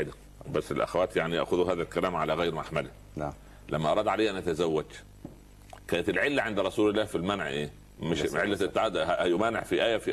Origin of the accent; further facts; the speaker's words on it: Upper Egypt, Egypt; سخل حتى عندنا في الصعيد اسمه سخل برضه